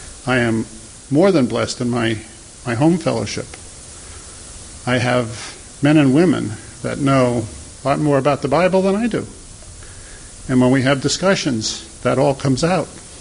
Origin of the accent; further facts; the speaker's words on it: New York, United States; We grew up on Long Island, but the town we grew up in Long Island, when he grew up, it was all farmland.